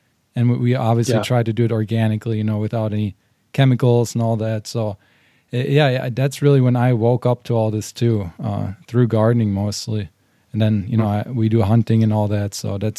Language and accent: English; Germany; English is a second language; moved away; I'm originally from Germany.